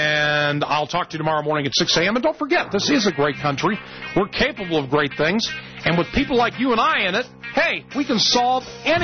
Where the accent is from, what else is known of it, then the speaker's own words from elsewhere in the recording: California, United States; Yeah, well, I'm from California. I mean, I went through part of that, and I remember the battles that were out there.